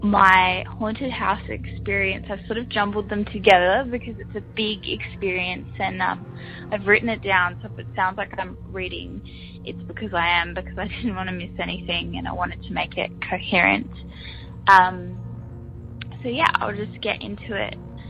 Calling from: South Australia, Australia; I'm from South Australia.

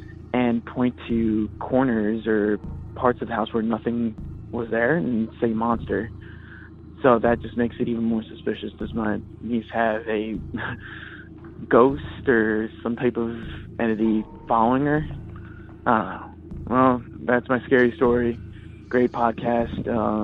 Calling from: Redondo Beach, California, United States; I'm calling from Redondo Beach.

